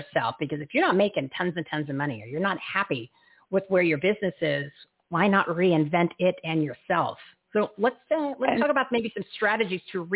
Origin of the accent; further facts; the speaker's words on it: Bridgewater, New Jersey, United States; I'm from Bridgewater, New Jersey. Grew up there.